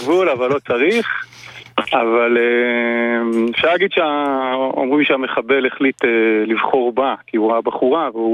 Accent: Malkia, Northern District, Israel; מקיבוץ מלכיה.

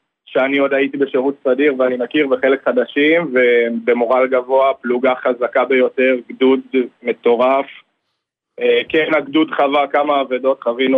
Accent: Givat Shmuel, Central District, Israel; אני מגבעת שמואל.

